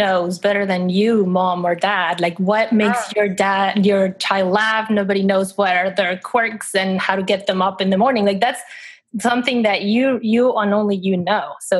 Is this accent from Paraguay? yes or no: no; Mexico; now in California, United States; And I live here in the United States with my husband and girls, but I was actually born and raised in Mexico.